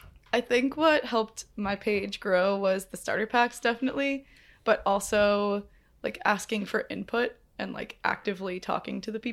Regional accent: New Jersey, United States; Like I am from Monmouth County. I'm not from all 21 counties.

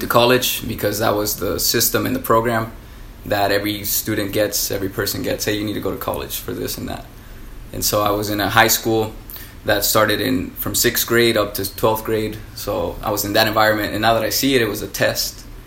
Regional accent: Mexico; So I come from Mexico, but now I'm so lucky that I get to see a bigger vision for

